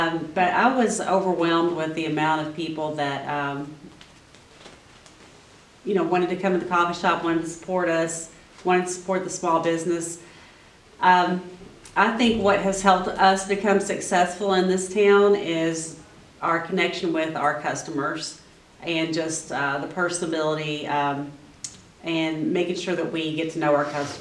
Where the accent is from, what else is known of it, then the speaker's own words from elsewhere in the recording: Breckinridge County, Kentucky, United States; also born or lived in Louisville; Well, I'm from Breckenridge County. I moved away for several years. I lived in Louisville for about 15 years.